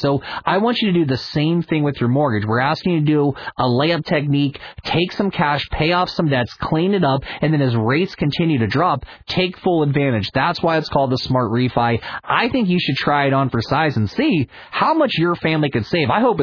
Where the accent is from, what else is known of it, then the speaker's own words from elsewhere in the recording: West Virginia, United States; Obviously, I grew up in West Virginia. I used to have access to WMEL when I was a kid.